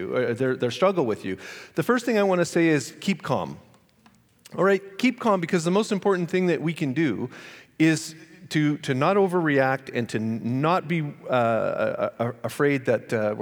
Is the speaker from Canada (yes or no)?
yes; Canada; now in Los Angeles, United States; I am from Canada, but I do live in Los Angeles, and there are no Tim Hortons in Los Angeles.